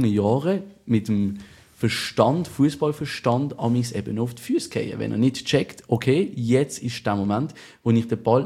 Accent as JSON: {"language": "German", "town": "Basel", "region": "Basel-Stadt", "country": "Switzerland", "said": "wo wir als Basler"}